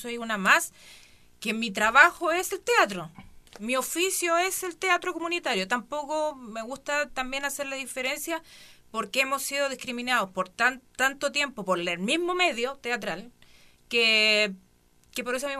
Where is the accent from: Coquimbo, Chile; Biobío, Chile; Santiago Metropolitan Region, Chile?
Santiago Metropolitan Region, Chile; Cerro Navia; Yo soy de Cerro Navia, de una población una población diferente